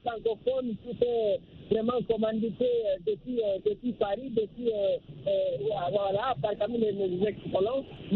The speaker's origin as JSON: {"language": "French", "country": "Guinea", "said": "moi je suis originaire de la Guinée-Conakry"}